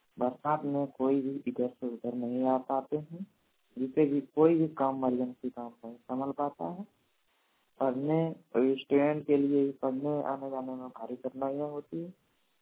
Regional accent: Jamui, Bihar, India; ग्राम जमुई, सरपंच छोटा, जिला जमुई का निवासी हूँ।

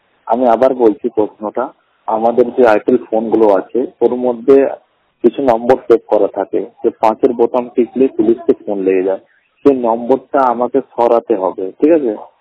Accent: Allahabad, Uttar Pradesh, India; আমি দু চোখে অন্ধ, আমার বাড়ি হলো এলাহাবাদ।

